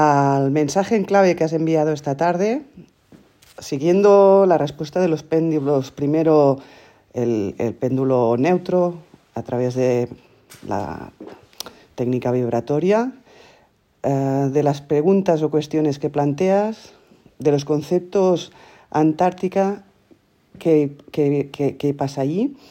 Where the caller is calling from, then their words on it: Andorra; de Andorra.